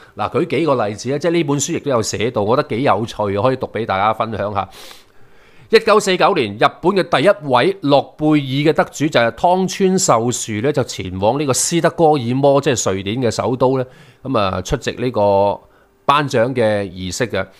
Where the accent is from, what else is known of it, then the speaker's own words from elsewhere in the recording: Hong Kong; 譬如说我们香港人看球都说、70年代的日本球求其点都赢到他